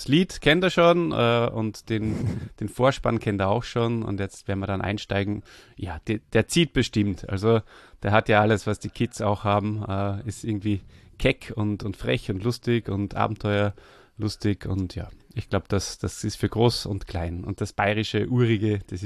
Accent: Austria; Also her komme ich aus Österreich.

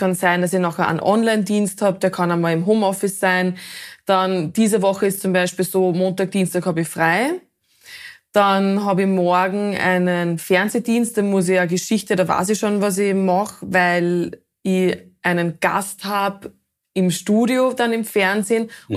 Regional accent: Ladendorf, Lower Austria, Austria; ich komme aus Ladendorf, also einer Ortschaft in der Nähe von Mistelbach.

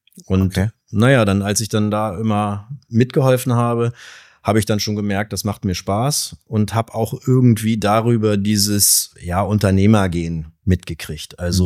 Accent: Hildesheim, Lower Saxony, Germany; ich bin in Hildesheim geboren, also ziemlich waschecht in Hildesheim und tatsächlich auch aufgewachsen hier gleich in der Nähe zwischen dem Dom und der Michaeliskirche.

